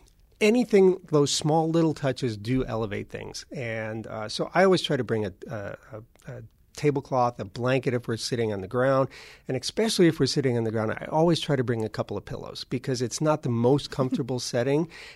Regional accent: Kenosha, Wisconsin, United States; I grew up in Kenosha, and my parents would always go down to Ravinia a couple times every summer.

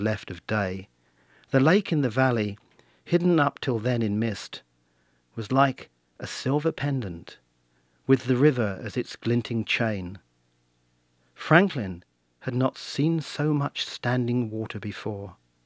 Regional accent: England, United Kingdom; And that dreaming narrative is one which I, as an Englishman, have always bought into.

